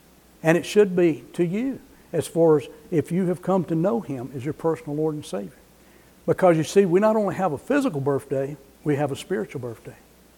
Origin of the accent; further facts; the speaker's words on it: Mount Vernon, United States; I grew up in the Mount Vernon community. I went to church before I was born.